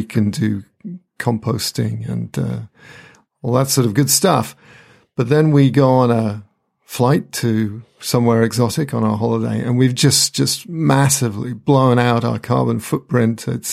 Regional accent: United Kingdom; accent: British; now in United States; you can hear my British accent, I'm in America.

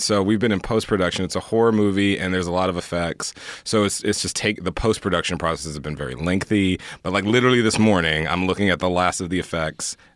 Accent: Houston, Texas, United States; moved away as an adult; I grew up in Houston, Texas. I knew I wanted to get the hell out of Houston, Texas. No shade to Houston. I love Houston. It's hot, though, and there's no film industry there. So I knew I wanted to get to California.

